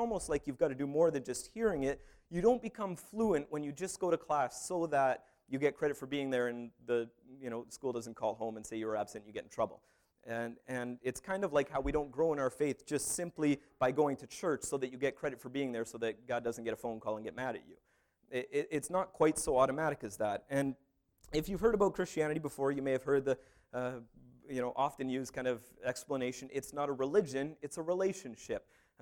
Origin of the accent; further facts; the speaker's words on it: Canada; Now, I took French for years. I'm Canadian, so, I had to take French.